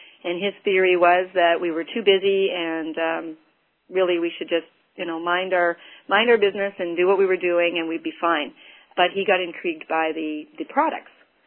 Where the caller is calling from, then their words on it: Winnipeg, Manitoba, Canada; Actually, we're sitting in our home-based office in Winnipeg, Manitoba, Canada.